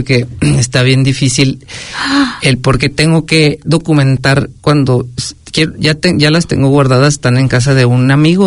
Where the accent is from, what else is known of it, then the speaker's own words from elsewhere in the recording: Torreón, Coahuila, Mexico; Los dos somos de Torreón, sí.